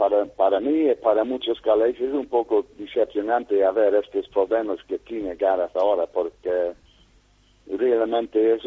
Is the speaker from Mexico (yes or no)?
no; Cardiff, Wales, United Kingdom; Spanish is a second language; Bueno, yo de verdad, es de mi pueblo, es de Cardiff, ¿sí?